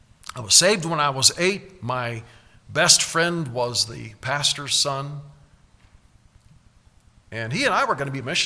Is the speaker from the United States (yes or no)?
yes; Monroe, Nebraska, United States; also born or lived in Omaha; And when we moved from Omaha to a farm near Monroe, Nebraska, we went to a one-room schoolhouse.